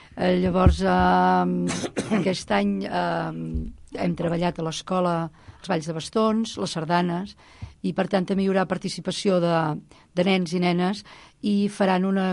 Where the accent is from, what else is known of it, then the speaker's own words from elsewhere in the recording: Catalonia, Spain; com a catalana hi crec molt